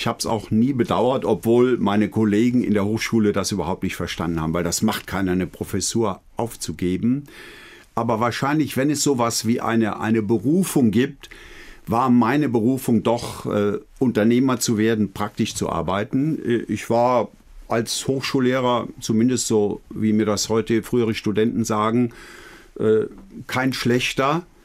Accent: Eifel, Germany; Das war in einem kleinen Städtchen in der Eifel

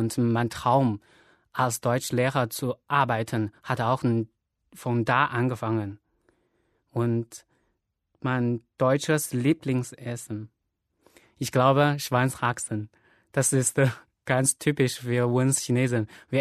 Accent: Xiamen, Fujian, China; German is a second language; Ich komme aus Xiamen. Ich bin im Jahre 1987 geboren und seit 3 Jahren arbeite ich als Deutschlehrer an der Fremdsprachenschule Xiamen.

